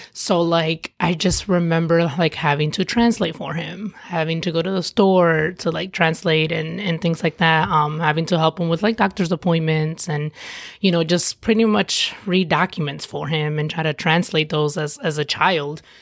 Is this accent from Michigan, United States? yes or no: yes; Michigan, United States; also born or lived in New York; Born in New York, but I was raised in Michigan.